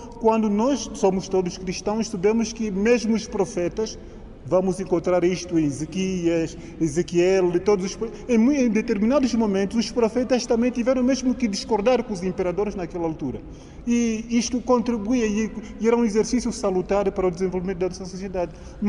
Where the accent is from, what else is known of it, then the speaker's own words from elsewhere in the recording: Angola; porque é um direito que cabe a todos nós enquanto angolanos?